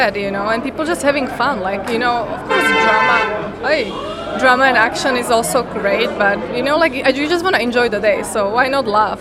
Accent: Slovakia; English is a second language; moved away as an adult; also born or lived in Canada; now in Los Angeles, United States; yeah, I was born in Slovakia, but when I was 18, I moved to Canada. So I've been out of the country for a while.

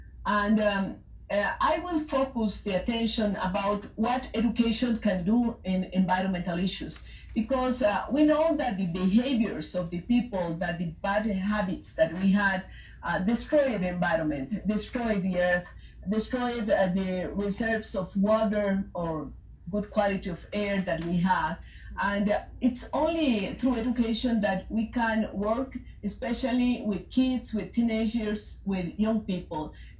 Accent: Ecuador; English is a second language; I am from Ecuador, former president of this wonderful country.

